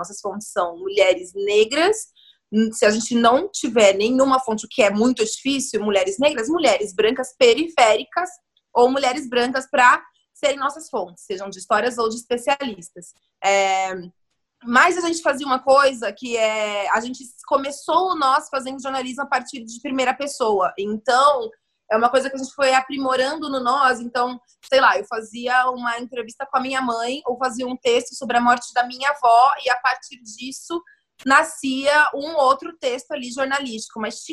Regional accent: São Paulo, Brazil; aqui em São Paulo, que é de onde eu vim, né?

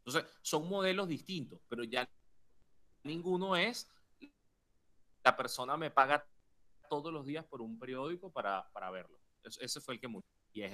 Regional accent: Venezuela; ¿Cómo es la ley de protección de datos en mi país? En Venezuela eso no lo tenemos.

